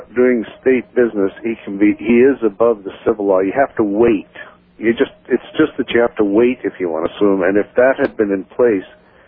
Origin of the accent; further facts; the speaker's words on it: Winnipeg, Manitoba, Canada; Well, I'm from Winnipeg, and there are millions of them around here.